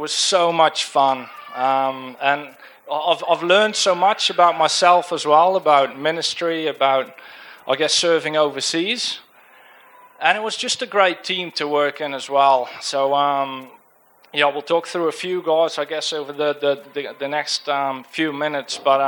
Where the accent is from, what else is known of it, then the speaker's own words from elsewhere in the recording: Netherlands; accent: Dutch; English is a second language; sort of my accent is Dutch, so please try and tune in.